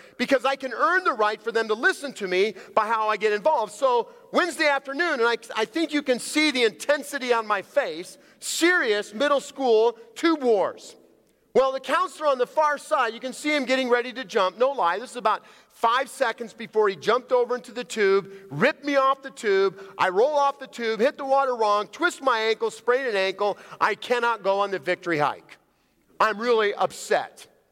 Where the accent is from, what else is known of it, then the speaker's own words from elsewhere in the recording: Alaska, United States; Growing up in Alaska